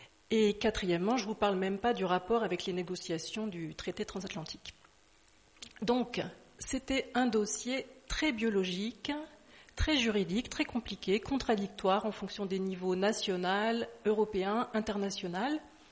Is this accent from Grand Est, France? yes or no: no; Auvergne-Rhône-Alpes, France; Parce que moi, je suis auvergnate.